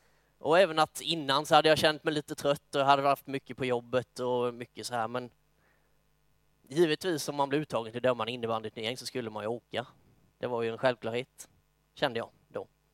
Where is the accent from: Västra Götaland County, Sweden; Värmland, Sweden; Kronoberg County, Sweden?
Kronoberg County, Sweden; Myresjö; Jag är uppvuxen i ett kristet hem i Myresjö och var med sen när jag var liten i pingstförsamlingen i Landsbro.